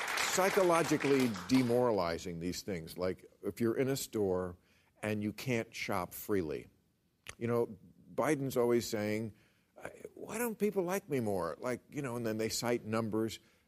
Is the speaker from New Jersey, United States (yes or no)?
yes; New Jersey, United States; He's from my home state of New Jersey.